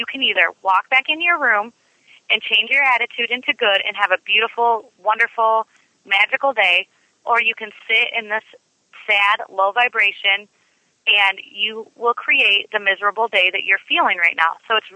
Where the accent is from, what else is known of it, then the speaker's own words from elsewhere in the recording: Sacramento, California, United States; I walked into, like I said, I grew up in Sacramento